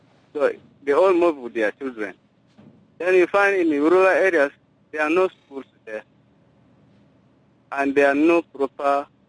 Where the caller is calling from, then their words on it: Yambio, Western Equatoria, South Sudan; I'm calling from Yambio.